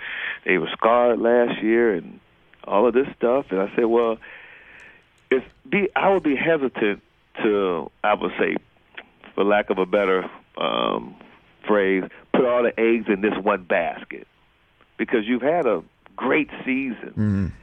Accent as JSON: {"language": "English", "town": "Cleveland", "region": "Ohio", "country": "United States", "tie": "born or raised there", "said": "Born and raised in Cleveland, Ohio."}